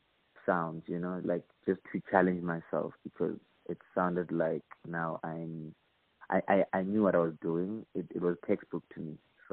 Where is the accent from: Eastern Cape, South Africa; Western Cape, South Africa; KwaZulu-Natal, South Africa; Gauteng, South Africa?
Gauteng, South Africa; Soweto; I'm born and bred in Soweto, Pimville.